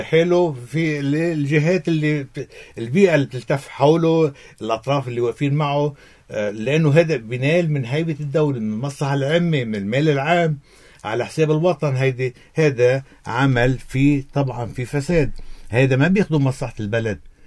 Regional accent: Lebanon; عندنا بلبنان ديماغوجية عند السياسيين

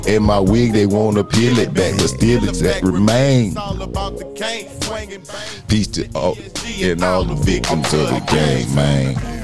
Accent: South Carolina, United States; also born or lived in Texas; I was born in Texas, but I grew up in South Carolina.

